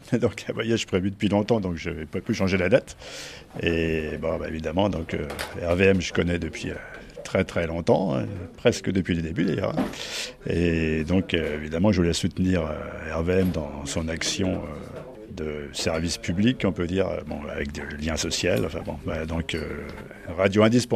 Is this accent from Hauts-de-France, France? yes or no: no; Grand Est, France; j'habite Crépy depuis les années 60, mais en fait je suis originaire de Champagne, je suis champenois d'origine, un petit village près de Troyes.